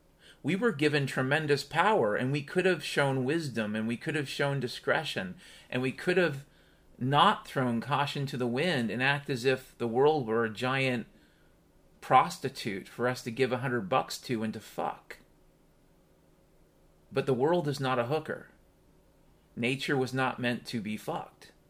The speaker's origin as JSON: {"language": "English", "region": "Washington", "country": "United States", "tie": "born or raised there", "said": "You know, I grew up in Washington State"}